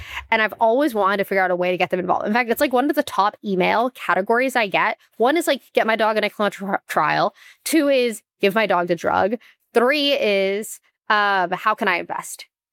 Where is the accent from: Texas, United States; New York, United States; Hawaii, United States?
Texas, United States; Austin; So I grew up in Austin, Texas. I'm first generation American. First American in my family. My dad's German, my mom's Moroccan. They both immigrated to the US.